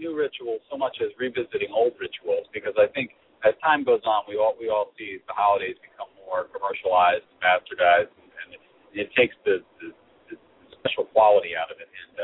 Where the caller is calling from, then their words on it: Connecticut, United States; I'm calling from Connecticut.